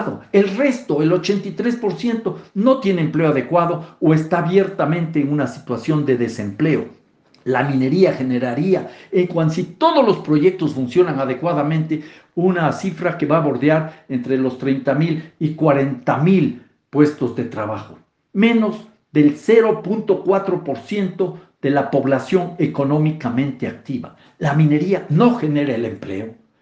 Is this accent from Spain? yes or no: no; Ecuador; la megaminería en mi país, Ecuador, un país cacaotero, un país bananero, un país camaronero, un país atunero, un país floricultor, un país ahora petrolero.